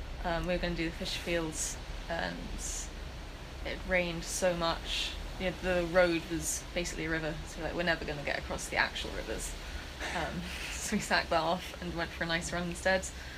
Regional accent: London, United Kingdom; I came from a pretty unusual background for a runner, I think, in that I grew up in London

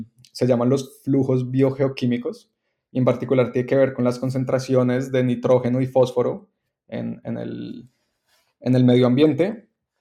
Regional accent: Colombia; also born or lived in Quito; Yo nací en Quito, en Ecuador, pero me crié en Colombia y mi familia es colombiana.

